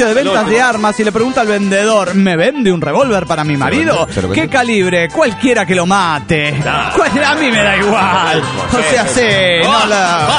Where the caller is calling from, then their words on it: North Carolina, United States; de North Carolina, Estados Unidos del Gabacho